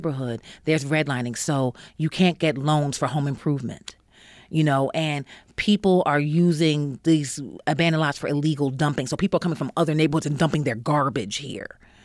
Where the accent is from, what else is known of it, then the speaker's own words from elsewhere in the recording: New York, United States; I'm from New York originally, and a lot of my family lived in Harlem. And so the things that he said and things that are going on, I know that to be the history of where I grew up.